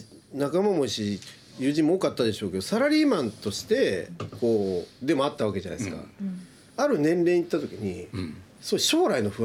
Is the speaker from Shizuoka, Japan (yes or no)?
no; Nagano, Japan; 長野の田舎にうちの実家あるんですけど